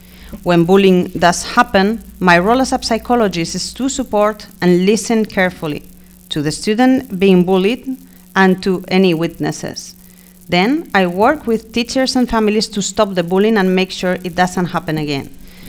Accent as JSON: {"language": "English", "country": "Spain", "moved": "yes", "lives_now": "Jeddah, Saudi Arabia", "said": "I am the new school psychologist here at Lycée Français Jeddah. I am from Spain, and I live in Jeddah with my husband and my two wonderful children."}